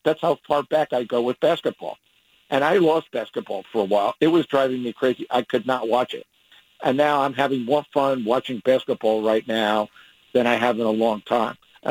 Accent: New York, United States; when I was a kid growing up in New York, I went to the 1970s final

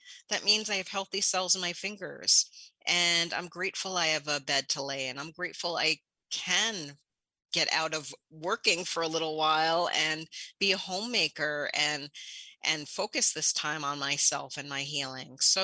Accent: New York City, New York, United States; I grew up in New York City, saw addiction firsthand

